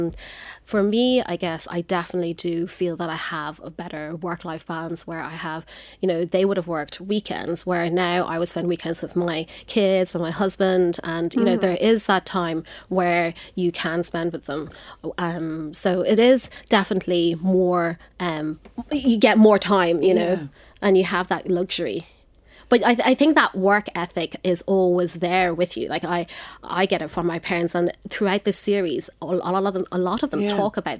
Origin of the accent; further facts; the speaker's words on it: Ireland; I was growing up in Ireland, you know, there weren't that many Asian people around me, you know, so, and I went to the Gaeltacht when I was younger as well. So imagine like a Chinese girl going to a Gaeltacht and speaking Irish